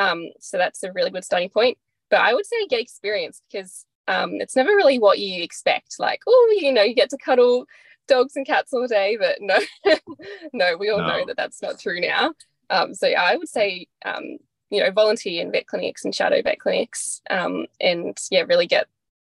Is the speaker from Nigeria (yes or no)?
no; Sydney, New South Wales, Australia; now in Brisbane, Australia; So I grew up in Sydney, and I moved to Brisbane